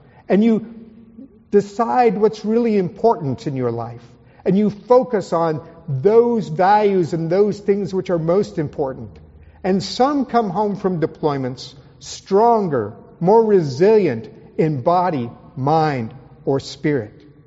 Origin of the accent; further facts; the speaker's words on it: Libby, Montana, United States; also born or lived in New Jersey / New York; I'm originally from Libby, Montana, a very small town in the northwest corner of a very big state with not very many people in it, so I'm not used to driving on California highways. Although I've lived in New Jersey and New York and traveled in London and many places like